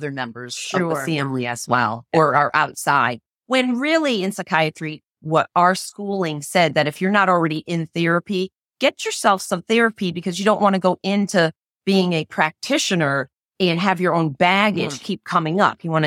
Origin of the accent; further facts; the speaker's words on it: New Haven, Connecticut, United States; So I am from Connecticut, but from New Haven, Connecticut, where there was just a lot going on between poverty and racism and hate